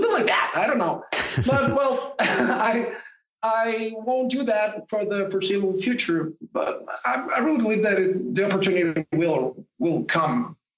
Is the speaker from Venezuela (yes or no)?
yes; Puerto La Cruz, Anzoátegui, Venezuela; now in Caracas, Venezuela; Around 9 years ago, I moved to Caracas. I'm from Puerto La Cruz. That's like a coast city here in Venezuela.